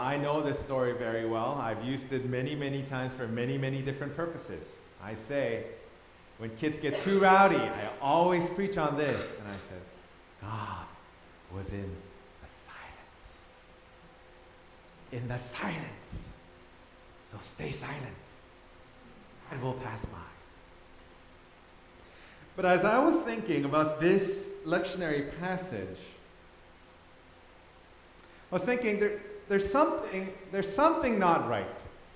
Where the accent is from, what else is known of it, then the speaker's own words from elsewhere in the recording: Thailand; Now, I grew up in Thailand.